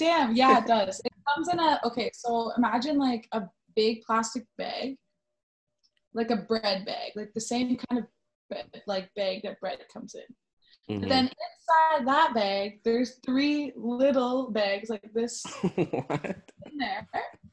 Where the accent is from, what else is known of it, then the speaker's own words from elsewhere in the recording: Ottawa, Ontario, Canada; So originally, well, just to like simplify things, I'm from Ottawa, Canada, in the Great White North.